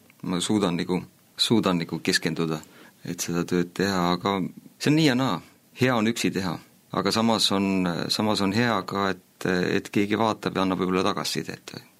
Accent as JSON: {"language": "Estonian", "town": "Kuressaare", "region": "Saare County", "country": "Estonia", "said": "ma olen pärit Kuressaarest ja elan seal praegu ka. Ma olen kasvanud mitte usklikus perekonnas."}